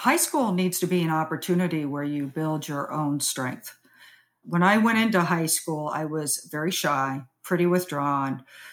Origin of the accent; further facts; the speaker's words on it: California, United States; And I grew up in Southern California.